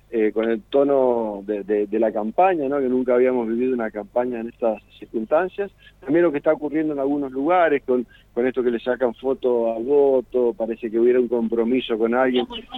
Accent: Mendoza, Argentina; lo que somos los mendocinos

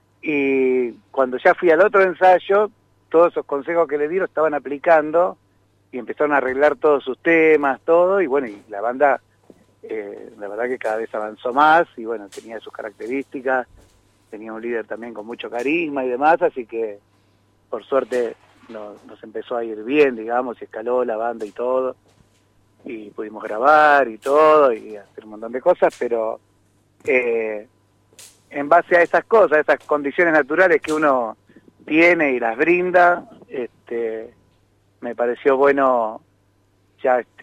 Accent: Buenos Aires, Argentina; los que venimos de Buenos Aires, que vemos todo el día edificios, ruido, cemento.

